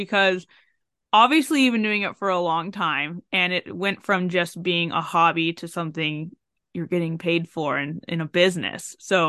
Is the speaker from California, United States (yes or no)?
yes; San Diego, California, United States; moved away; because like I grew up in San Diego and the weather's always the same.